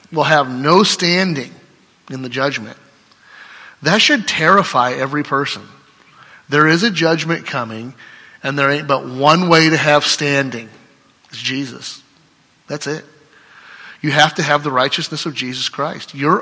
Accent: Cedar Rapids, Iowa, United States; Cedar Rapids is a smaller, it's big because we're from Iowa, but it's a small town, but it's not really rural.

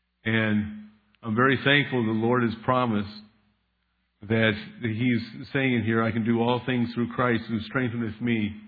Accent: United States; now in Germany; I'm an American in a German land, and I have the Bible underneath my arms, you might say, in that sense.

